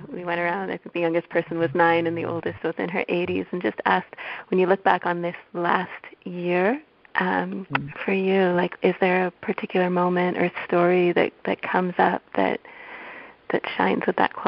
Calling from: Belmont, California, United States; I'm calling from Belmont, California

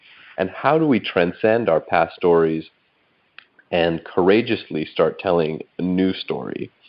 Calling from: Berkeley, California, United States; I'm calling in from Berkeley.

